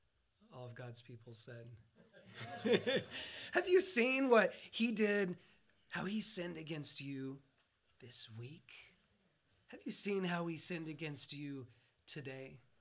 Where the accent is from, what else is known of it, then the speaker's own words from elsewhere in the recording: the West, United States; I grew up in the West.